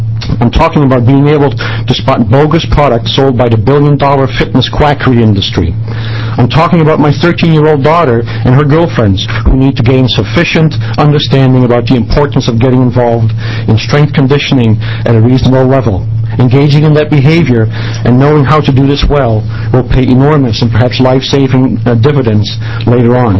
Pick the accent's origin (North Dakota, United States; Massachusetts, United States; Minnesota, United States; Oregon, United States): Oregon, United States; Corvallis; I'm from Corvallis, Oregon.